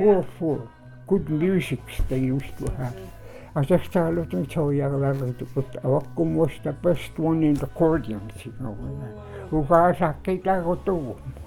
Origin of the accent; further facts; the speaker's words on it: English Bay, Alaska, United States; born there; Mostly I spent my time in English Bay. That's where I was born. And I know like me, I was born in English Bay.